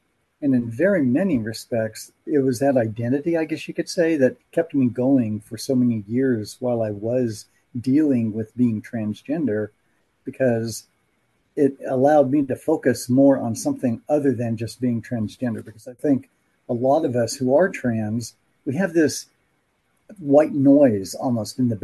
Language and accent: English; Kansas, United States; I had to mention I came from Kansas. I grew up on a farm, that kind of thing.